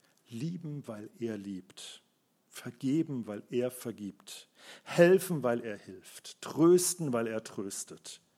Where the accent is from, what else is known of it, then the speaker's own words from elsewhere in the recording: Rhineland, Germany; Morgen ist Rosenmontag, da wird gefeiert im Rheinland, wo ich herkomme.